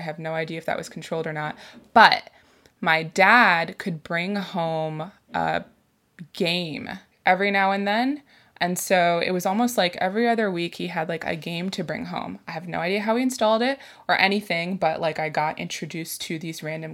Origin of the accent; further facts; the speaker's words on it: Florida, United States; Yeah, that makes sense since we're both from Florida.